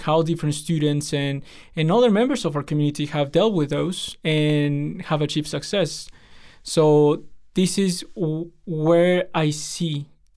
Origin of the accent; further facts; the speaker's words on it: Piura, Peru; also born or lived in Lima; so I was born in Lima, but I was raised in Piura, in the northern side, the border between Peru and Ecuador.